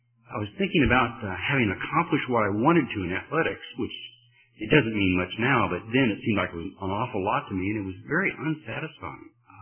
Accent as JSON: {"language": "English", "country": "United States", "said": "See, when you're an American living overseas, being an American means a lot more than it means to be an American in this country."}